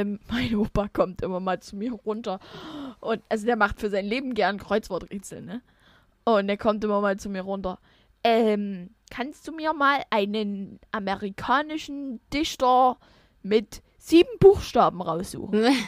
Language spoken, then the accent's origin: German; Saxony, Germany; vor allen Dingen bei uns im Osten, ne